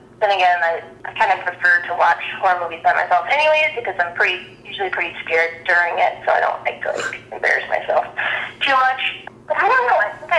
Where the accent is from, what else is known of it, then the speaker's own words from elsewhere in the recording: Massachusetts, United States; I grew up on Cape Cod, so very resort town, and I would never go in the ocean because of Jaws.